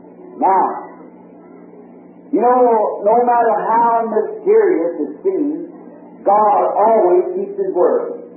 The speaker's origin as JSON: {"language": "English", "country": "United States", "said": "Now we know, I'm an American too. It's the lovest land in the country. All over this backward state, this is my home."}